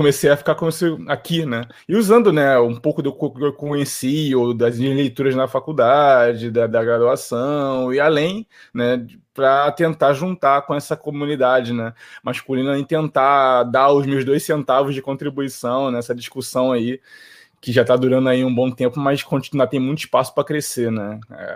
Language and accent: Portuguese; Rio de Janeiro, Brazil; Eu sou do Rio de Janeiro, né? Da periferia do Rio de Janeiro.